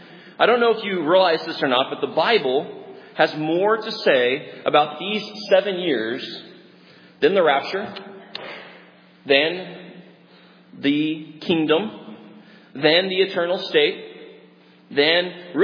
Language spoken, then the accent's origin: English; Arlington, Texas, United States; But another strong F3 tornado struck near where I was growing up in Arlington, Texas.